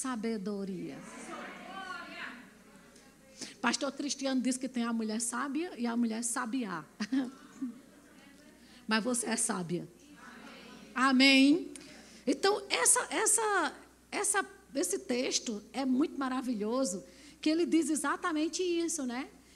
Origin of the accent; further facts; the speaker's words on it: Campina Grande, Paraíba, Brazil; born there; Nasci em Campina Grande, no interior da Paraíba, com esse sotaque arrastado.